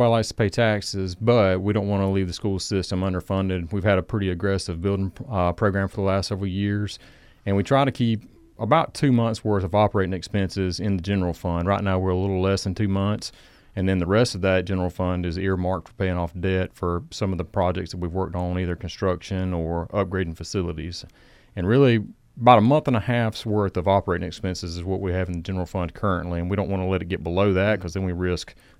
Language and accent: English; Georgia, United States; Also, just where I grew up in South Georgia, it was a very small community. Everybody knew everybody, and everybody helped out in the community.